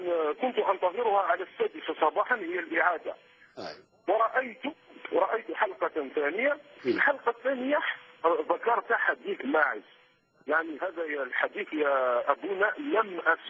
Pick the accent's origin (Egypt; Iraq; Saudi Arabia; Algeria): Algeria; انا عابر جديد من الجزائر.